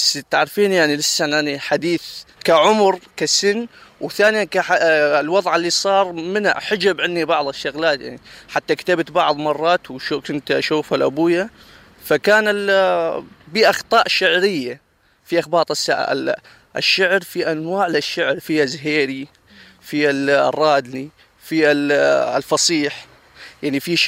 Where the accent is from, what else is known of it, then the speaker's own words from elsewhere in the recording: Deir ez-Zor, Deir ez-Zor Governorate, Syria; now in Germany; أنا من سوريا، من مدينة دير الزور.